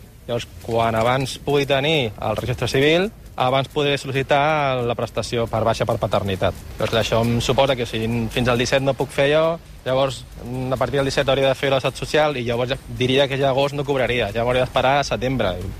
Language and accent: Catalan; Mataró, Catalonia, Spain; Res, vaig, soc de Mataró, allà és amb cita prèvia